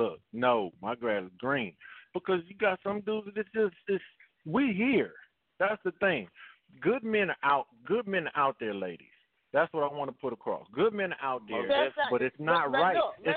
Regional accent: Philadelphia, Pennsylvania, United States; I'm from Philly, but my grandmother's from the South.

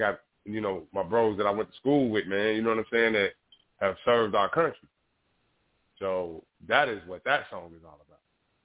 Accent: United States; I'm going to be clear as to say that because, you know, I am an American.

